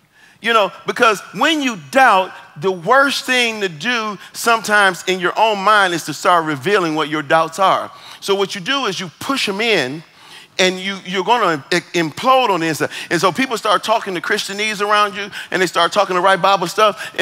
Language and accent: English; Tullahoma, Tennessee, United States; Well, I'm from Tullahoma. Tullahoma, Tullahoma, good place.